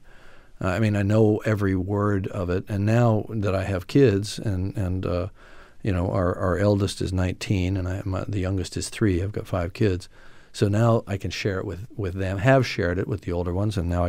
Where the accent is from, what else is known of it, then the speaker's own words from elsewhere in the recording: Canada; now in United States; I'm a Canadian citizen, but I've lived in the U.S. for 37 years.